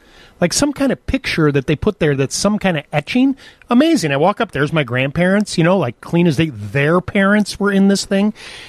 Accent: United States; I mean, I'm an American coming in here trying to bury my mother.

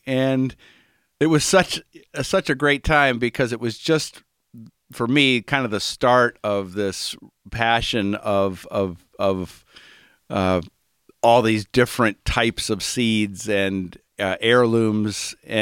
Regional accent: Cleveland, Ohio, United States; I'm from Cleveland. You have to be a Browns fan. You don't stop being a fan of where you grow up.

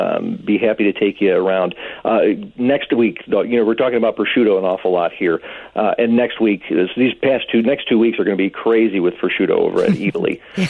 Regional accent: Cicero, Illinois, United States; I'm from Cicero, actually.

